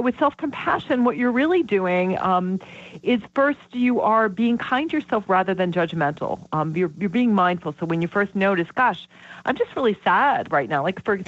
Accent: Vermont, United States; I'm from Vermont, so as I tell people, don't go have a threesome with Ben and Jerry's, right?

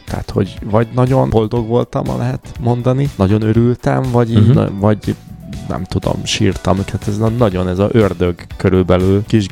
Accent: Budapest, Hungary; Újpesten születtem, és Újpesten jártam az első osztályt, és onnan költöztünk át, aztán Békásmegyerre.

